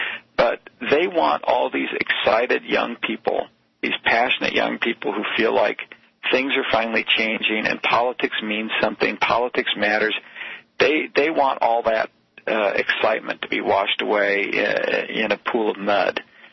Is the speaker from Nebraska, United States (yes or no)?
yes; Nebraska, United States; I'm a Midwesterner, too, Nebraska.